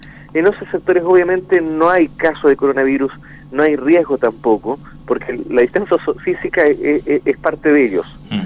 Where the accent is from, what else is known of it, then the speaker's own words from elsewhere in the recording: Chile; nosotros anunciamos con mucho orgullo, nosotros como chilenos, la cantidad de recuperados